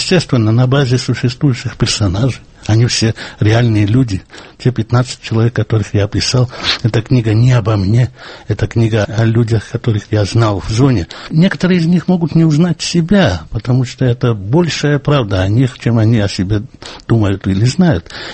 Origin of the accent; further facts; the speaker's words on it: Georgia; Мы люди устной культуры, мы люди, которые воспитывались на грузинских застольях, и я совершенно грузин в этом плане.